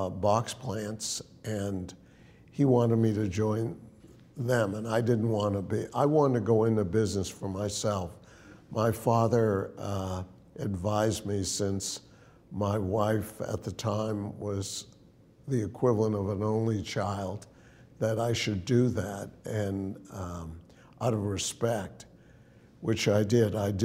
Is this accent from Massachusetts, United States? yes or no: yes; Brookline, Massachusetts, United States; But I grew up in Brookline, Mass. Went to public schools.